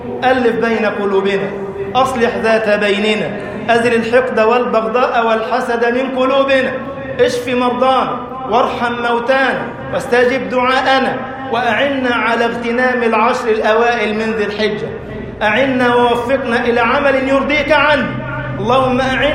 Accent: Egypt; اجعل بلدنا مصر أمنا أمانا، سخاء رخاء

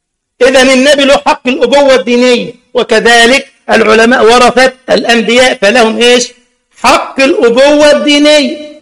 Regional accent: Egypt; زي صاحبنا عندنا في مصر كده

